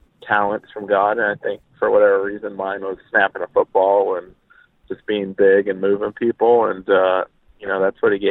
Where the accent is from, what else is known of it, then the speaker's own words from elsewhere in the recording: Dallas, Texas, United States; the Northeast, compared to Texas, growing up in Dallas, everybody went to church, and it was just kind of like a cultural thing that you would do before you went to lunch.